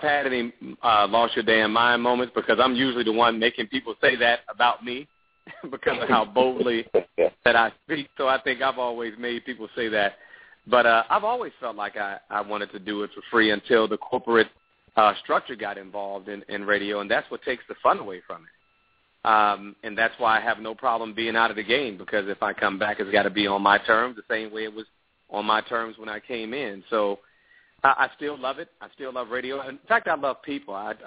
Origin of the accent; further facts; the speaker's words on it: Chicago, Illinois, United States; I'm a Chicago boy, so I'm a Southsider from Chicago